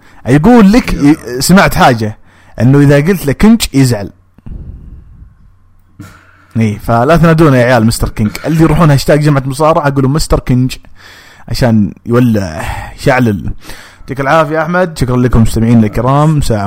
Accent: Saudi Arabia; توقعون مباراه توحيد الالقاب تكون عندنا في السعوديه

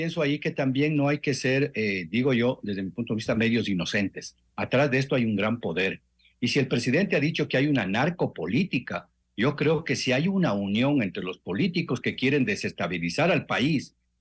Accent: Ecuador; Ya no sé cómo somos los ecuatorianos tan resilientes

